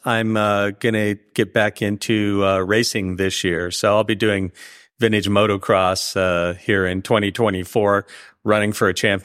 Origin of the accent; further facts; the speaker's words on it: Pacific Northwest, United States; I grew up in the Northwest where, you know, king salmon.